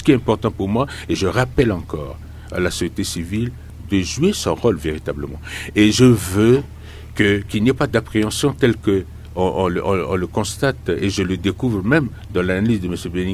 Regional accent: Central African Republic; nous sommes des Centrafricains

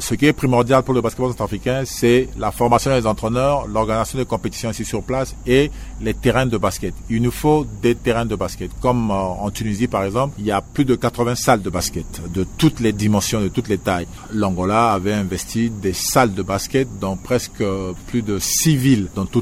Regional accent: Central African Republic; Le but principal, c'est quelque chose pour laquelle je suis très fier en tant que centrafricain et en tant que ex-fauve et joueur de basketball centrafricain.

